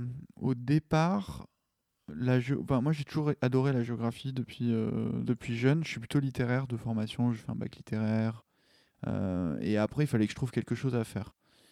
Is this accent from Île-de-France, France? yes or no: yes; Paris, Île-de-France, France; moi, je suis principalement parisien. J'habite du coup dans le 18e, pas très loin d'ici. Je suis né à Paris. Après, j'ai un petit peu bougé aussi.